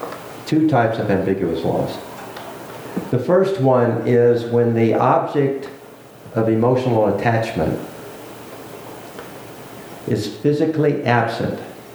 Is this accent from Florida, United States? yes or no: yes; Orlando, Florida, United States; I'm from Florida, Central Florida, Orlando, we have this weather phenomenon called hurricanes.